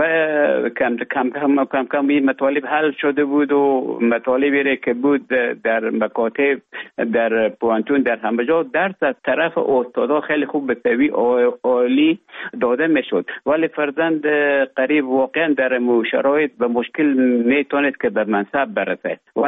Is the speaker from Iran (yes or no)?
no; Afghanistan; moved away as an adult; now in Finland; تا زمانی که ببخشن طالبان آمدن من در افغانستان بودم. بعد از ای که از افغانستان طالبان آمدن به اوج گذاره محکمه که مشکل بود و آمدم به طرف های روسیه و از روسیه آمدم به ایجه بفنلاند.